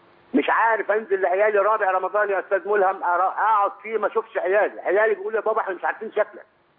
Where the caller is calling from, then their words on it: Mecca, Makkah Province, Saudi Arabia; نعم بكلمك من السعوديه من مكه المكرمه.